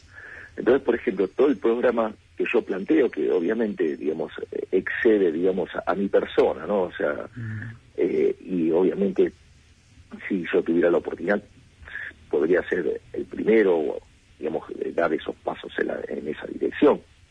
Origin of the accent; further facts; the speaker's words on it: Argentina; es como los argentinos, digamos, frente a una situación, en lugar de arreglar la causa, trabajamos sobre el efecto.